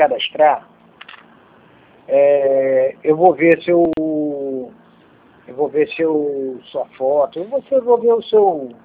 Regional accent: Rio de Janeiro, Brazil; Eu sou de Campo Grande.

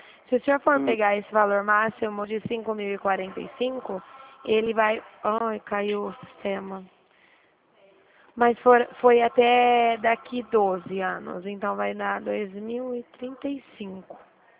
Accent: Dracena, São Paulo, Brazil; Eu sou de Dracena. Conhece aqui perto de Presidente Prudente?

